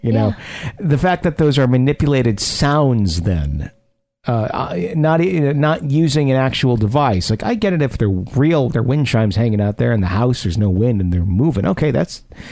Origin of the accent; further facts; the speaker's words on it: Forest, Tasmania, Australia; Well, I grew up in Tasmania in a small town called Forest.